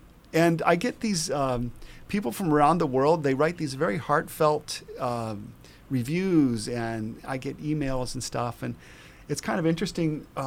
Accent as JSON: {"language": "English", "country": "United States", "tie": "born or raised there", "said": "I grew up on Lake Erie, the most polluted body of water in the world at the time in the 60s."}